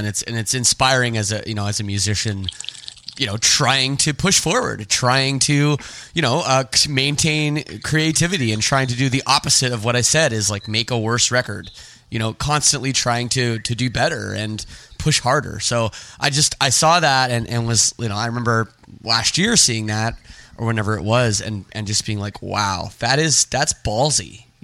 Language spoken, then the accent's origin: English; Toronto, Ontario, Canada; I'm from Toronto, so I'm a big Blue Jays fan